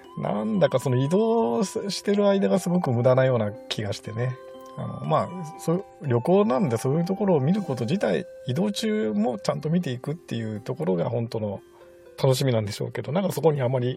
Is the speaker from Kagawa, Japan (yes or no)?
yes; Kagawa, Japan; 僕が香川で生まれ育った間お世話になった方がされている酒造さんのもの